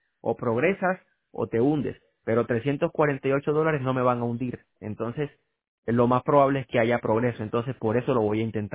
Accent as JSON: {"language": "Spanish", "country": "Colombia", "said": "Yo vengo de Colombia y sé cómo se manejan las cosas en Colombia."}